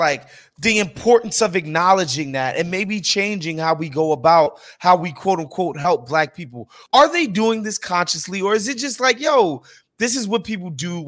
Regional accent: Illinois, United States; I come from these neighborhoods. I'm from the South Side, even though my experience is not that of, you know, somebody with a heroin addict pops and a mother who couldn't keep a job.

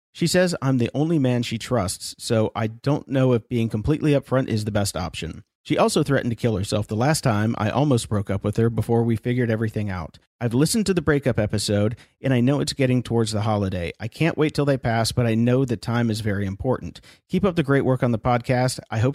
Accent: Laguna Beach, California, United States; also born or lived in Seattle; I'm 28 years old, born and raised in Laguna Beach. My parents have been married 35 years and still live there.

